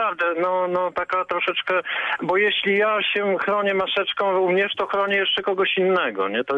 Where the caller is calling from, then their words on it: Berlin, Germany; jestem z Berlina, dzwonię akurat. Czyli z drugiej strony niemieckiej.